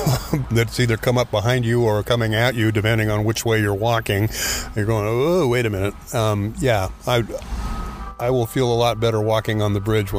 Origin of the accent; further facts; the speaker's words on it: Manson, United States; And people in Manson, I'm from Manson, are coming up to me